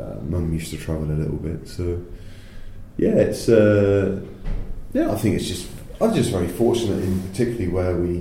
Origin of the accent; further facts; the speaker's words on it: Barnstaple, South West England, United Kingdom; born there; I was born in Barnstable, yeah. Closest hospital, I'm afraid. But there's nothing wrong with being born in Barnstable.